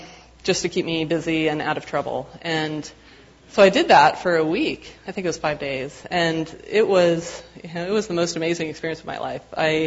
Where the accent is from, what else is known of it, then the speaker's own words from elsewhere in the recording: United States; Being an American kind of was a problem at that time, but working for a Christian organization was actually a great help.